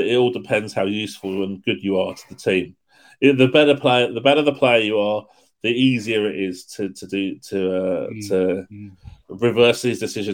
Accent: England, United Kingdom; I'm English

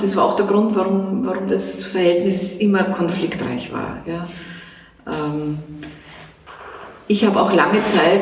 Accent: Russia; German is a second language; Also ich als Russin werde halt oft gefragt.

